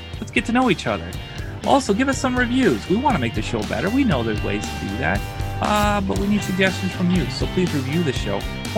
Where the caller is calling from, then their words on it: Moose Jaw, Saskatchewan, Canada; So I'm talking today from Moose Jaw, Saskatchewan. That's as far as anybody in Toronto or Ottawa in the middle of Canada is concerned. I live in the middle of nowhere.